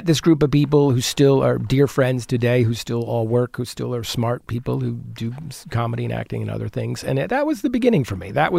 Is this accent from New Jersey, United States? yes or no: yes; New Jersey, United States; I was a kid from Jersey who never thought of this stuff.